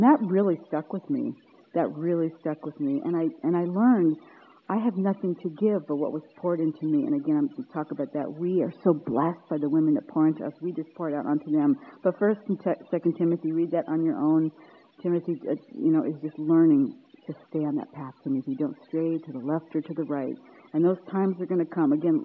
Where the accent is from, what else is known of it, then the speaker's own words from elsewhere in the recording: California, United States; for those of you that don't know me, and I'm from California, but I love the East Coast.